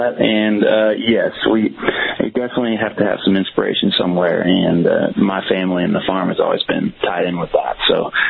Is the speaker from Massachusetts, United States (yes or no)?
no; Oregon, United States; But I grew up on a family farm out in Oregon, and my two older brothers still work out there with my dad.